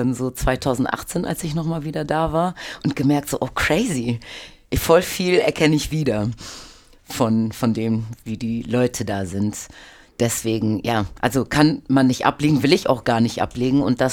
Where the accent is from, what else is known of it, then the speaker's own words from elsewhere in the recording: Hamburg, Germany; ich bin Hamburgerin als erstes oder mitunter. Meine Mutter ist aus Polen, mein Vater aus der Karibik.